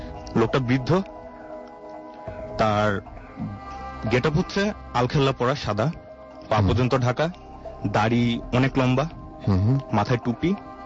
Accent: Dhaka, Dhaka Division, Bangladesh; আমি এসেছি ঢাকার হাজারবাগ থেকে।

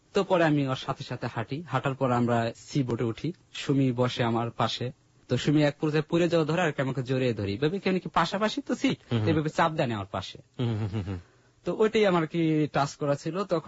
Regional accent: Faridpur, Dhaka Division, Bangladesh; আমার বাড়ি ফরিদপুর

